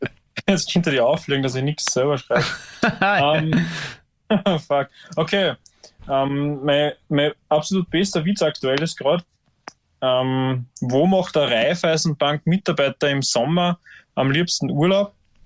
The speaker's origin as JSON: {"language": "German", "region": "Upper Austria", "country": "Austria", "tie": "born or raised there", "said": "also so aufgewachsen bin am Land, mit so harter Mühviertler Männlichkeit"}